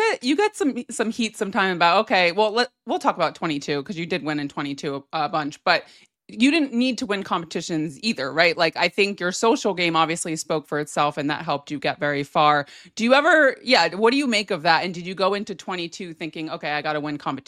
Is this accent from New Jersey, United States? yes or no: yes; New Jersey, United States; I am from the Jersey Shore, and I remember in real time, that was the time that Jersey Shore was big.